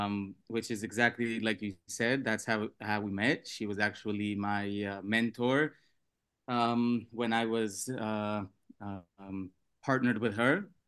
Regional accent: United States; me being an American and her being Canadian, we didn't really have to deal with the language barrier

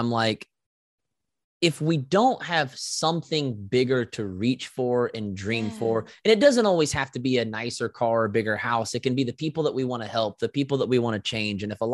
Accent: Oklahoma, United States; I'm from Oklahoma. So I had 3 kids at the age of 30.

